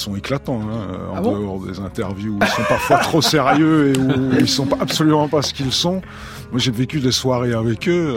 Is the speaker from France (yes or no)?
no; Belgium; Je suis belge, hein, excusez-moi.